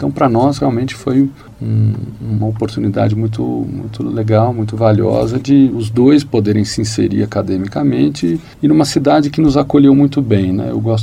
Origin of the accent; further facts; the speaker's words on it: São Paulo, Brazil; depois se casaram, mudaram-se para São Paulo e onde eu nasci, eu sou o terceiro de três irmãos, o último, caçula, enfim, vivi a maior parte da minha vida em São Paulo, né?